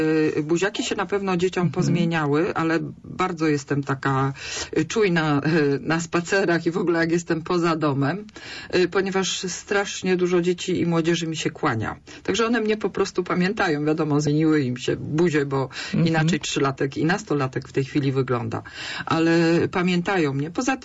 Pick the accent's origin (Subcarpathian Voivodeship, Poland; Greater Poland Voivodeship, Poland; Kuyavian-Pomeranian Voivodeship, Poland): Greater Poland Voivodeship, Poland; Poznań; born there; now in Suchy Las, Poland; Ja jestem taka z wyboru sucha laska, jak ja to sobie mówię. Ale jestem poznanianką z urodzenia, ale mieszkam teraz w Suchym Lesie.